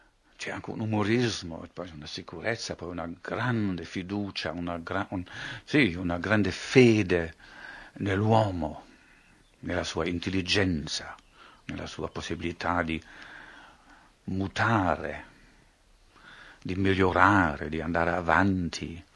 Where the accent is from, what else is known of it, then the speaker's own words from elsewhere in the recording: North Rhine-Westphalia, Germany; Da dove vengo io, la Vestfalia Est, è completamente coperta di nuvole dal 1 gennaio al 31 dicembre.